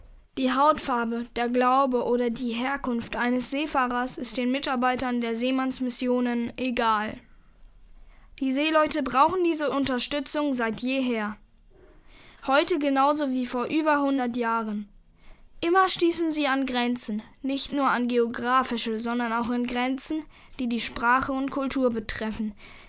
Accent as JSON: {"language": "German", "region": "Hamburg", "country": "Germany", "tie": "born or raised there", "said": "in meiner Heimatstadt Hamburg"}